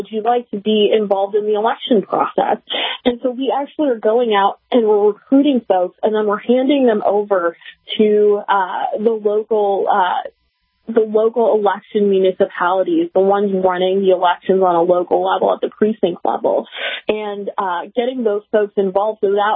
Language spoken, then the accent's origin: English; Minnesota, United States; I know in South Dakota and North Dakota, gas prices are similar to my home state of Minnesota, hovering around $4.61-$4.62 on average.